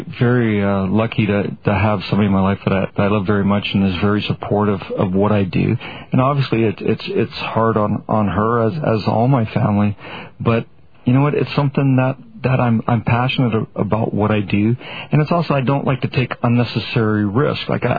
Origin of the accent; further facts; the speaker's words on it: Winnipeg, Manitoba, Canada; And, you know, as a kid growing up in Winnipeg, it's just like, wow